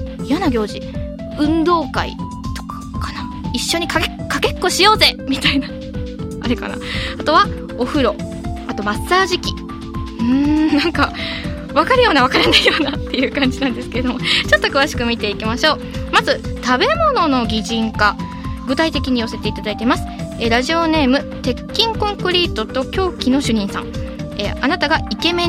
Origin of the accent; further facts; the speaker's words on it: Okaya, Nagano, Japan; 私も長野県岡谷市の出身なんですけど、